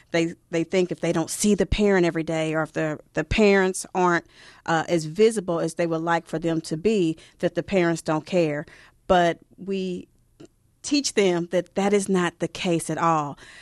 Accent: Kansas City, Missouri, United States; moved away as an adult; also born or lived in Chicago; I was born and raised in Kansas City, but when I graduated, I moved to Chicago, and I taught on the West Side

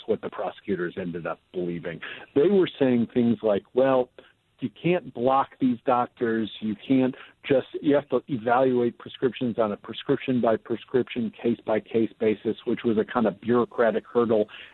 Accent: Madison, Wisconsin, United States; I just want to say I grew up in Madison, so I'm always happy to come back to the Badger Land

